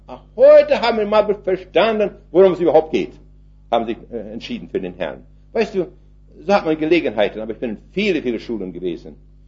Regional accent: Canada; ich brauche nur sagen, ich bin aus Kanada.

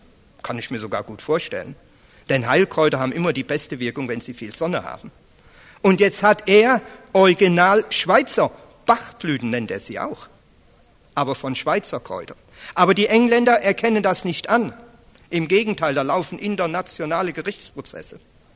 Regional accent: Hesse, Germany; denn ich bin aus Hessen.

